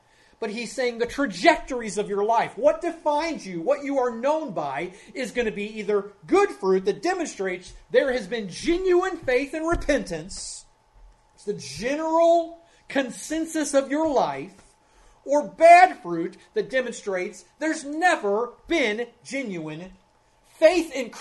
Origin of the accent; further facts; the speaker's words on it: United States; I'm not made right with God because I'm an American